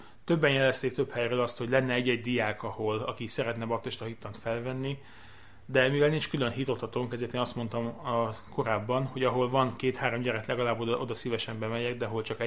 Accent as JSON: {"language": "Hungarian", "town": "Pápa", "region": "Veszprém County", "country": "Hungary", "tie": "born there", "said": "hiszen én pápán születtem, úgyhogy amikor a gyülekezetbe először eljöttem, az még lent volt a Szabadság utcában"}